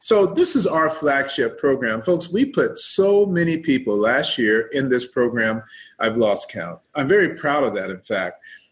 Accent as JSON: {"language": "English", "town": "San Bernardino", "region": "California", "country": "United States", "tie": "born or raised there", "also_born_or_lived": "Memphis", "lives_now": "Riverside, United States", "said": "I was born originally in Memphis, Tennessee. I'm a native of Memphis, Tennessee, but was raised in San Bernardino out here in the IE."}